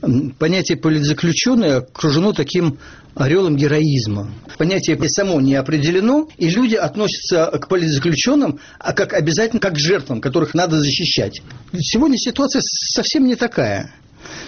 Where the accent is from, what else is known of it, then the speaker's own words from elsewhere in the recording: Moscow, Russia; И перед этим отступало то, что я москвич, а москвичей очень не любят везде